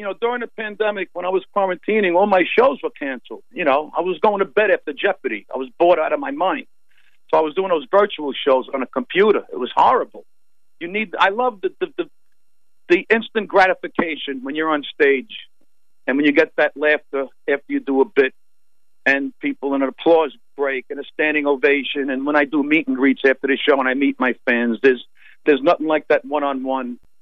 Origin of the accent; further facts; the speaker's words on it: Brooklyn, New York, United States; there was a comedy club in my neighborhood growing up in Brooklyn called Pip's Comedy Club in Sheepshead Bay